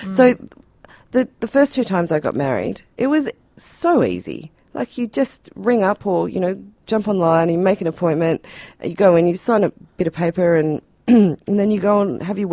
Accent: Tasmania, Australia

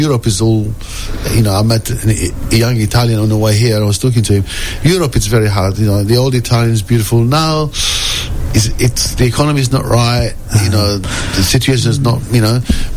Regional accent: Algeria; born there; English is a second language; I was born in Algeria, of course, and I go there and I always drink water from the bottle

